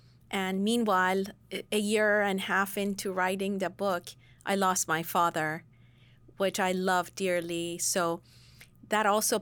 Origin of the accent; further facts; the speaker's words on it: Iran; So I grew up in the Islamic Revolution and Iran-Iraq War. So I used to watch my father and my grandfather listening to Voice of America